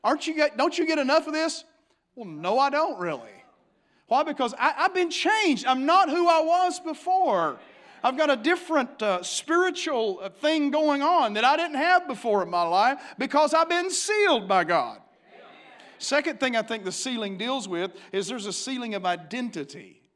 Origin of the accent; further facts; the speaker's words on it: Virginia, United States; born there; I'm a hillbilly by birth, and I appreciate that. And, I'm an American by birth. I was born in the state of Virginia by birth. Hallelujah. The beautiful part of the state that's in the mountains anyhow.